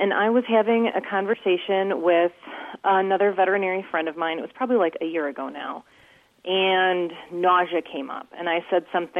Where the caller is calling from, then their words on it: Lodi, Wisconsin, United States; I'm calling from Lodi, Wisconsin.